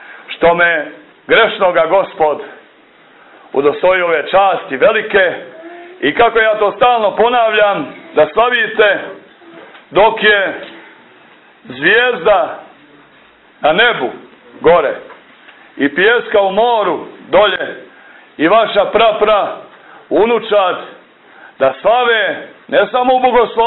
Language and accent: Serbian; Montenegro; on je blagoslovio i moj rodni kraj, gore kanjon rijeke Tare